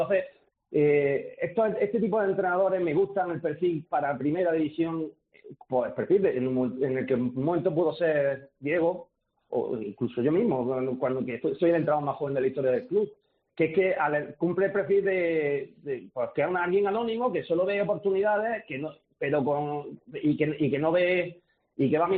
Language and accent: Spanish; Granada, Andalusia, Spain; además somos de Granada y matamos por el club.